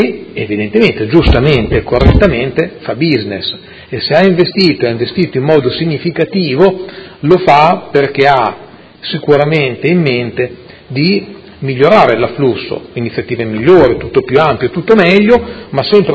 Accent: Modena, Emilia-Romagna, Italy; l'indicazione è quella di chiudiamo un'iniziativa che da modenese è apprezzata

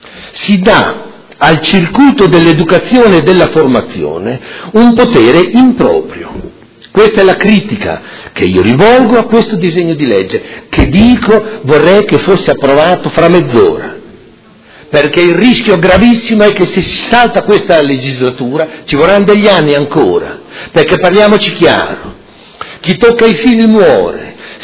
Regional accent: Modena, Emilia-Romagna, Italy; sono uomo, sono modenese, ho studiato

